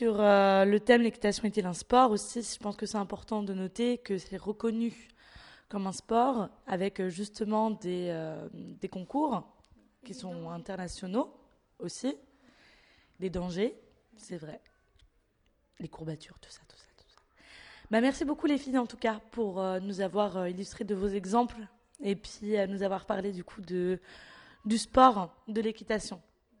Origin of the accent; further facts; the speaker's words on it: Saumur, Pays de la Loire, France; Donc moi, je sais, je viens de Saumur